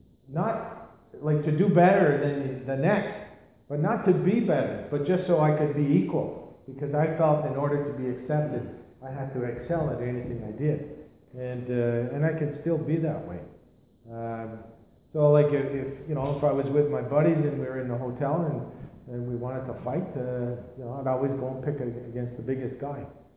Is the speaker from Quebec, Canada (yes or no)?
yes; Quebec, Canada; also born or lived in Halifax, Canada; Well, I was born in Halifax, Nova Scotia in 1950. My dad was in the Navy down there, and we moved back to Quebec when I was just a child, a year old, and I was brought up there. I was the oldest in the family, my mother is from Nova Scotia, my dad's from Quebec.